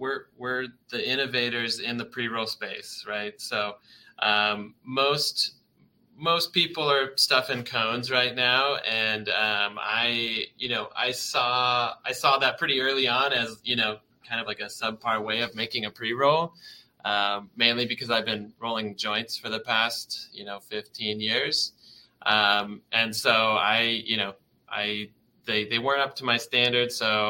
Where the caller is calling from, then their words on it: Vancouver, Washington, United States; We're in the beautiful Vancouver, Washington. So, yeah, just outside of Portland, Oregon.